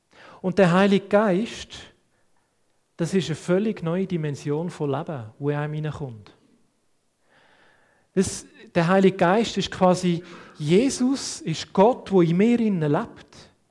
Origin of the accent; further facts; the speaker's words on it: Switzerland; wo wir auch vergessen haben als Schweizer